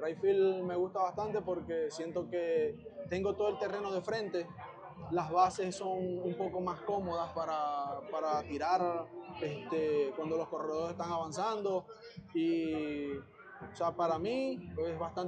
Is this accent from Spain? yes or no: no; Maracaibo, Zulia, Venezuela; accent: Maracucho; Sí, claro, yo soy maracucho